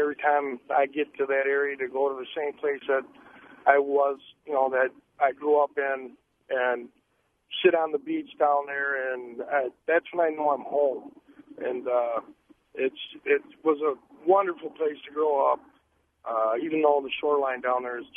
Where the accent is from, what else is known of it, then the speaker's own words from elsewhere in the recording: Racine, Wisconsin, United States; I was just saying that I grew up in Racine, Wisconsin, right across the street from Lake Michigan.